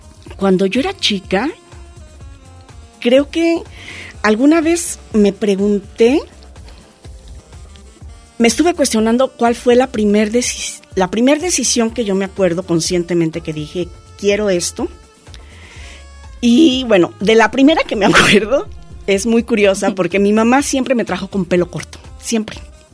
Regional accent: Encarnación de Díaz, Jalisco, Mexico; born there; Mira, yo nací en un municipio que es límite de Jalisco con Aguascalientes. El municipio se llama Encarnación de Díaz.

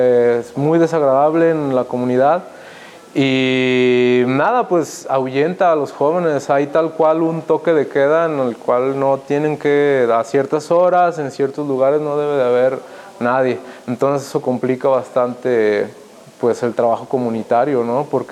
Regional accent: Miravalle, Mexico; yo como nacido y criado en Miravalle, una zona conflictiva desde

